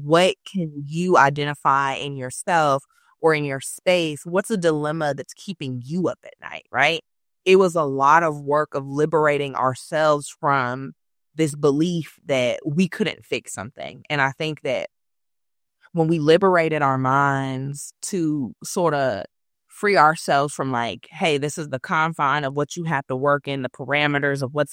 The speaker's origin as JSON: {"language": "English", "town": "San Francisco", "region": "California", "country": "United States", "tie": "born or raised there", "said": "a biracial Black and Japanese woman growing up in Hunters Point, queer, former foster youth."}